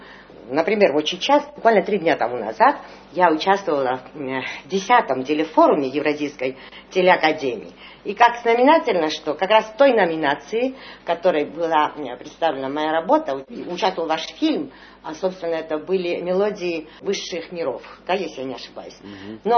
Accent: Tbilisi, Georgia; Я из Тбилиси

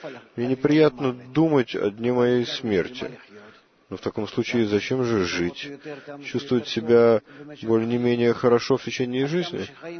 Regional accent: Ramat HaSharon, Central District, Israel; я из Рамат-ха-Шарона, гость.

